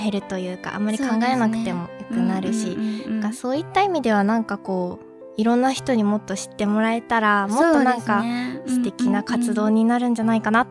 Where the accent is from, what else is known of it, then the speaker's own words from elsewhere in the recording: Okayama, Japan; まあ、私岡山の出身の人間なんで、